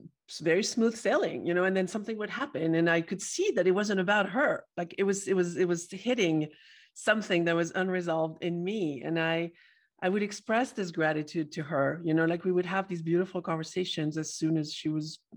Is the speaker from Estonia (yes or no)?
no; France; now in United States; So I'm from France originally